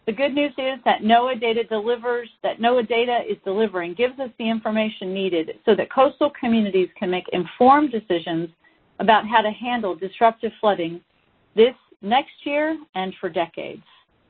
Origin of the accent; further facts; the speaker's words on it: Texas, United States; In my home state of Texas